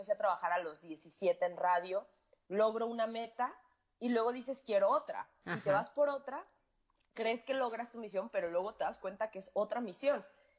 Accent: Mexico; yo, mexicana, yo estaba viviendo en San Luis Potosí, locutora, productora

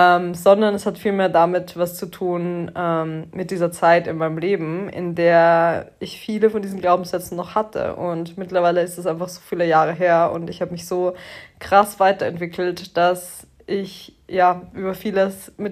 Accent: Styria, Austria; Ich komme ja aus einem kleineren Ort in der Nähe von Graz, aber trotzdem ist Graz irgendwo meine Heimat

